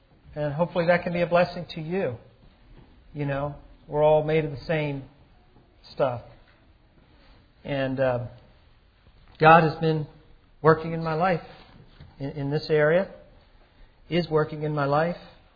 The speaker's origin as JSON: {"language": "English", "town": "Philadelphia", "region": "Pennsylvania", "country": "United States", "tie": "born or raised there", "also_born_or_lived": "Colorado", "said": "I lived in Colorado for 10 years and I grew up in Philadelphia."}